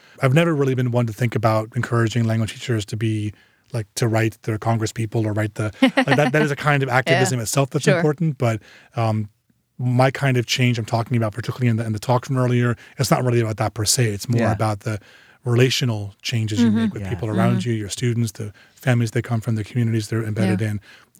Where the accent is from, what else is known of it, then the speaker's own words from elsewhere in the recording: Long Island, New York, United States; born there; where I was born on Long Island in Nassau County.